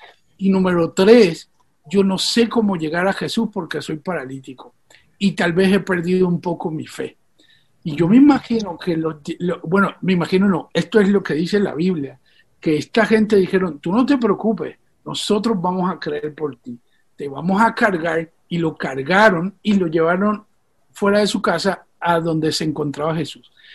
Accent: Puerto Rico; also born or lived in Venezuela; Nací en Venezuela, pero me crié en Puerto Rico.

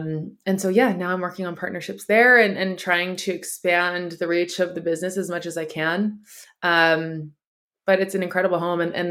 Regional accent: Canada; I never ever, maybe because I'm Canadian, will be anything less than kind about it.

